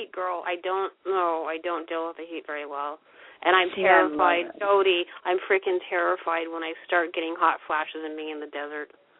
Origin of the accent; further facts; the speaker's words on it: California, United States; now in Nevada, United States; I'm in Nevada right now, but originally from California.